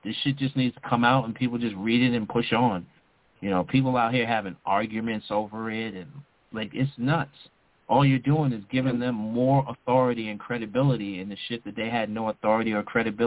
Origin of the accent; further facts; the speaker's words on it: Brooklyn, New York, United States; I am from Brooklyn. Let's not forget.